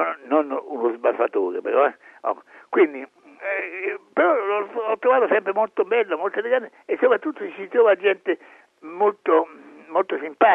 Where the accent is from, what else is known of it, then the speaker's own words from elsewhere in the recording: Rome, Lazio, Italy; No, io non sono un provinciale, sono un romano